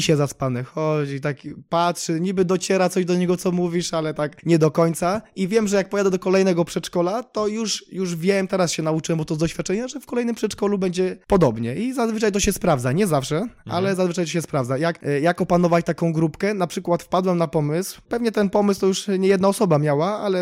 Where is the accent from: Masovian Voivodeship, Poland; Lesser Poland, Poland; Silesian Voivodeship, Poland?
Masovian Voivodeship, Poland; Nowy Dwór Mazowiecki; bo ja z Nowego Dworu Mazowieckiego